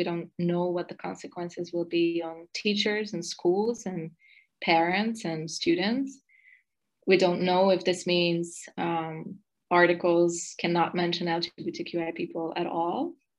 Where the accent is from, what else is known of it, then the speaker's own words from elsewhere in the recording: Hungary; And I'm also from Hungary.